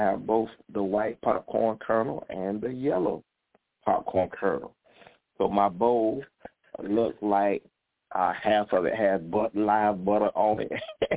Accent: the South, United States; now in Mid-South, United States; But I'm glad I'm from the South. Amen. You know, I'm in the Mid-South now

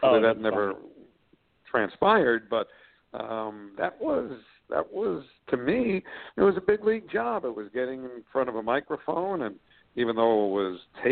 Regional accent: Brooklyn, New York, United States; But as far as growing up in Brooklyn as a Dodger fan, the only thing I gleaned from other relatives was that in his younger days, my dad was actually a Giant fan.

